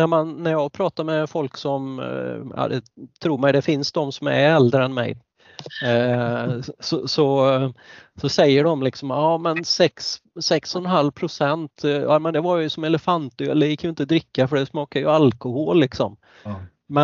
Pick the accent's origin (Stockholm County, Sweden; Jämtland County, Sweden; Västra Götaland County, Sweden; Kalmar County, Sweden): Västra Götaland County, Sweden; Borås; Jag är ju från Boråstrakten från början, så att jag stannade ju till där emellanåt